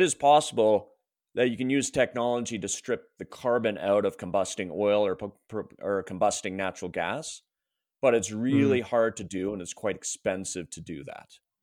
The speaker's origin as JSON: {"language": "English", "region": "Ontario", "country": "Canada", "moved": "yes", "said": "There is a, and we're both from Ontario originally. Yeah. And we came out here, and I don't know about you, but I was surprised."}